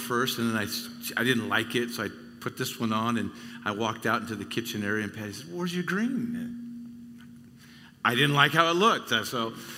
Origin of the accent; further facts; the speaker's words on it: California, United States; it comes out very naturally, probably because I'm from Southern California.